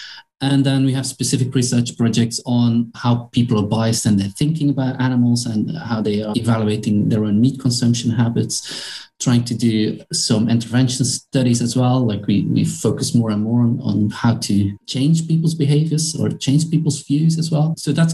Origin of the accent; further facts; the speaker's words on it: Belgium; I'm originally from Belgium, right? And Belgium is a pretty Christian country.